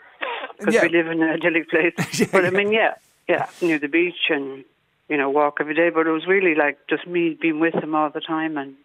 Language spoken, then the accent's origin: English; Dublin, Leinster, Ireland; moved away as an adult; now in West Cork, Ireland; I'm actually originally from Dublin myself